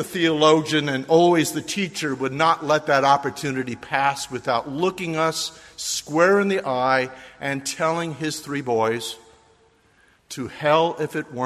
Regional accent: Chicago, Illinois, United States; also born or lived in Kansas City, Missouri; brought our family to Chicago from where I was born in Kansas City, Missouri.

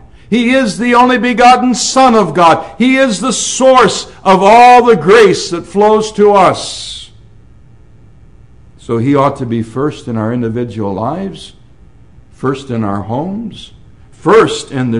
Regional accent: Michigan, United States; born there; I wasn't adopted. I was born in Michigan, and I have a father.

